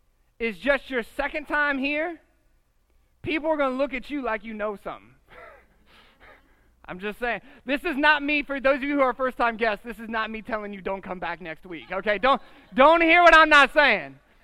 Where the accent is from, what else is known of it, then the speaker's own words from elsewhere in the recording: Columbus, Ohio, United States; now in Houston, United States; I know in Houston, we got people from all over the place. This took me a minute to learn because I'm from Columbus.